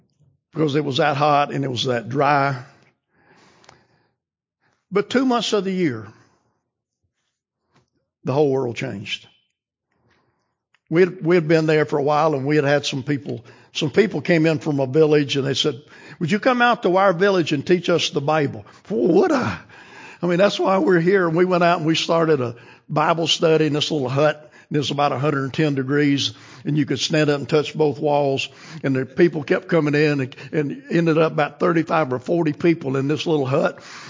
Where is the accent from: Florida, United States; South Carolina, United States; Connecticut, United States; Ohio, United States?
South Carolina, United States; Where we grew up in South Carolina, they smoke them.